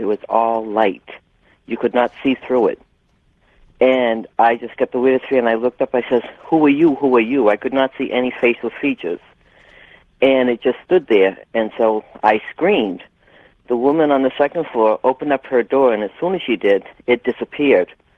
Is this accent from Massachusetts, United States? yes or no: yes; Lawrence, Massachusetts, United States; I'm from Lawrence, Massachusetts.